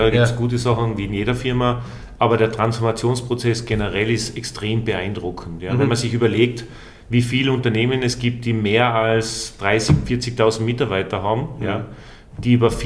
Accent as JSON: {"language": "German", "region": "Tyrol", "country": "Austria", "said": "Man hört es ja wahrscheinlich gleich am Dialekt. Ich komme ursprünglich aus Osttirol."}